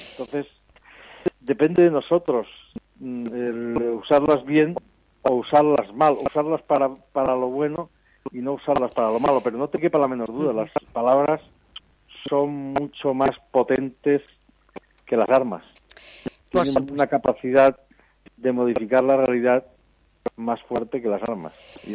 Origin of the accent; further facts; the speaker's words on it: Girona, Catalonia, Spain; now in Barcelona, Spain; Yo vivo en Cataluña, yo vivo en Barcelona, pero me crié en Gerona. Soy de origen extremeño, como tantos catalanes